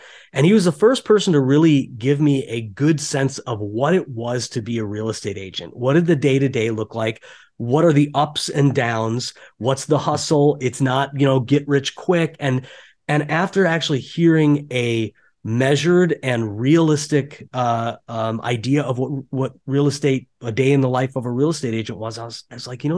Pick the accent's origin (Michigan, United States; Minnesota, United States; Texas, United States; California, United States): Minnesota, United States; moved away as an adult; now in New York City, United States; I moved to New York City from Minnesota. I grew up in a small town in Minnesota, went to college in Minnesota, and moved out to New York to be an actor, actually.